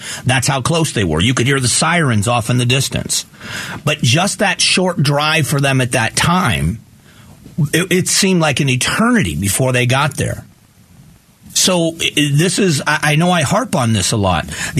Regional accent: Cleveland, Ohio, United States; born there; I was born in Cleveland.

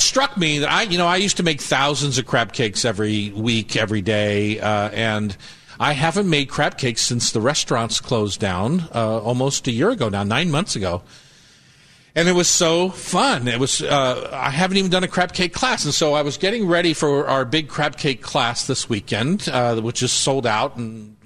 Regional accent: Newark, Delaware, United States; moved away as an adult; also born or lived in Cleveland; back in the Mid-Atlantic, where I grew up, I was born in Cleveland, raised in Newark, Delaware, until I moved away at 18 years old. I moved across the country here.

